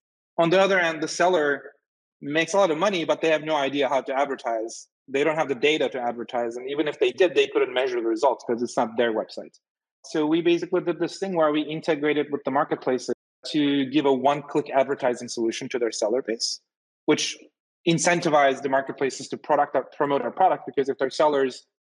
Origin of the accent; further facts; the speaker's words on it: Turkey; moved away as an adult; So quick story on my end is I'm Turkish. I grew up in Turkey.